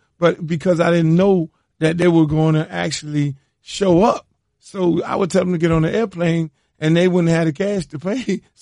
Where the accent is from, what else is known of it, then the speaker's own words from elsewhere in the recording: Miami, Florida, United States; I grew up in Liberty City on 58 Terrace in 11th Avenue, in the heart of it, not too far from the Poke and Bean Projects, which is technically called Liberty Square Housing Projects.